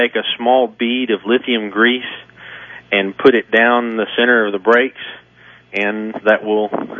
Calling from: Fort Worth, Texas, United States; I'm calling you from Fort Worth, Texas.

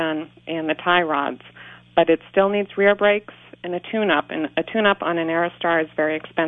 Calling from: Marshfield, Massachusetts, United States; calling from Marshfield, Massachusetts.

